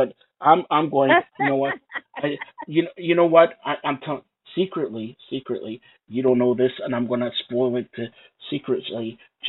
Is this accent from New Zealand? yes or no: no; Canada; I'm Canadian, eh?